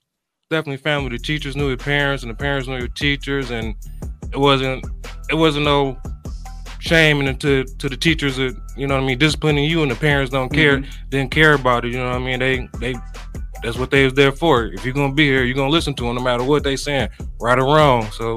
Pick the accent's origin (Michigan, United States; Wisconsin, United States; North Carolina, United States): Michigan, United States; Muskegon Heights; First of all, I was born and raised in Muskegon Heights.